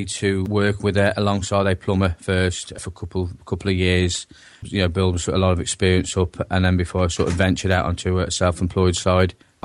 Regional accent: Telford, West Midlands, United Kingdom; I'm from Telford and I'm on course week one on plumbing for Train for Trade Skills.

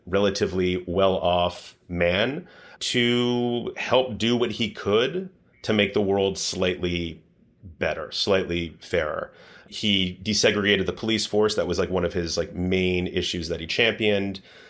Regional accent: Washington, District of Columbia, United States; I grew up in Washington, D.C.

